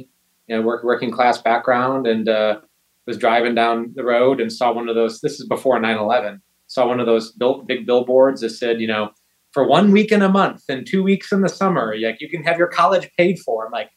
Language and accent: English; Beaver Dam, Wisconsin, United States; also born or lived in Madison, Wisconsin; now in Colorado, United States; but I grew up, was born and raised in Wisconsin, born in Madison, and then lived for 10 years in a very small town of 15,000 called Beaver Dam.